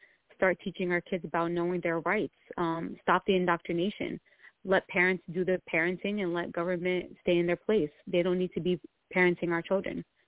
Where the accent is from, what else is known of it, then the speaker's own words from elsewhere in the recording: New Jersey, United States; born there; I was born in New Jersey, but my parents, you know, came here from Egypt.